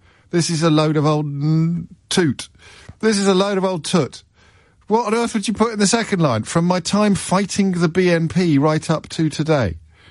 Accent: Derby, East Midlands, United Kingdom; born there; I was born in Derby, and there's probably a reason why I have a sort of inbuilt soft spot for those accents

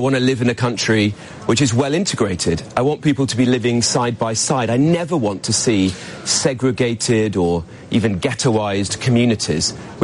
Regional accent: West Midlands, United Kingdom; a place I know quite well growing up in the West Midlands

